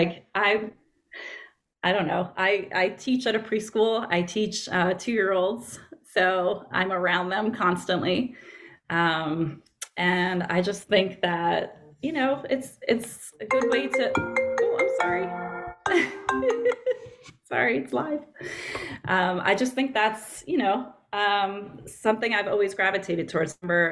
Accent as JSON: {"language": "English", "town": "Long Island", "region": "New York", "country": "United States", "tie": "born there", "said": "I was born on Long Island in New York, and I would say I've always been interested in writing and a writer."}